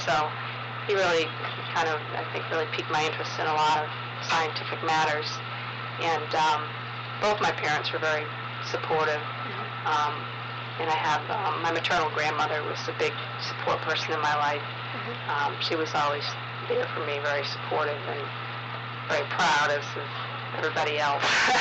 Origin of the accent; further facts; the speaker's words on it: Newton, Massachusetts, United States; In Newton, Massachusetts.